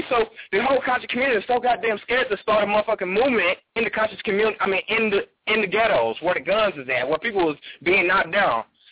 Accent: St. Louis, Missouri, United States; the protests out in my hometown, because I'm from St. Louis, and this is why I'm so heated, because I never thought it would happen there.

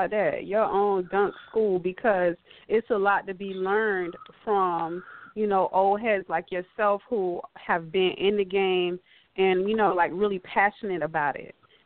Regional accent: Florida, United States; growing up in South Dade

